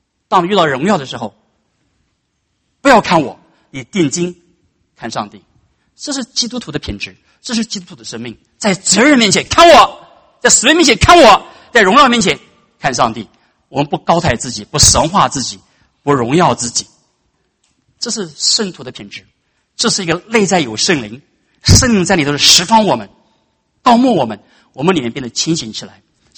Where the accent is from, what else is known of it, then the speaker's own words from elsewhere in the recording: China; 有的时候我就想，如果我们中国人早早信耶稣的话，可能就避免那文化大革命，可能中国就少死几千万人。